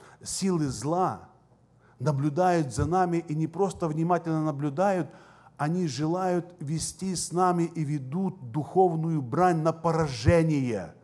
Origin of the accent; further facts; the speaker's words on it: Siberia, Russia; что я с Сибири, с России, с северной страны.